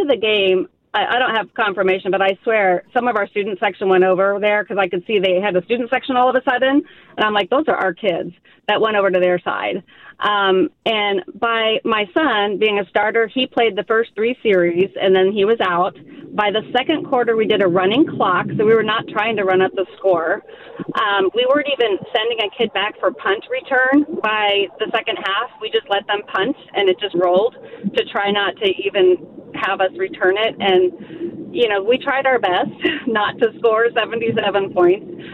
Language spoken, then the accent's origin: English; Shawnee, Kansas, United States; I'm from Shawnee, and my son is a senior at Mill Valley High School.